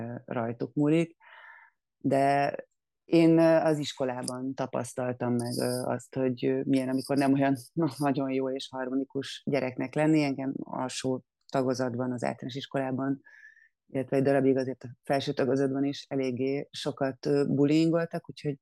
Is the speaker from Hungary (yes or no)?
yes; Budapest, Hungary; Én Budapesten születtem és nőttem föl.